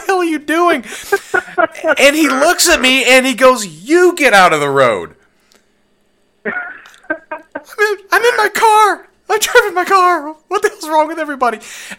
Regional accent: Illinois, United States; I'm from Illinois, so we get it fairly often.

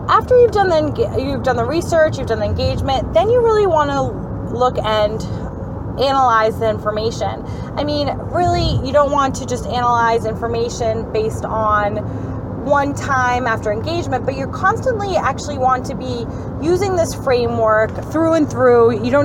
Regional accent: New England, United States; I'm from New England, and the Patriots will put up content from what's going on with the players of the Patriots.

